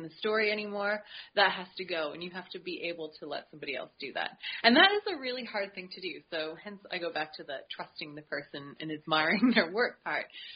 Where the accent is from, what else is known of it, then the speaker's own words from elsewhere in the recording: East Coast, Canada; You know, I'm from the East Coast of Canada where it's really foresty and, you know, dark and snowy and all that sort of thing.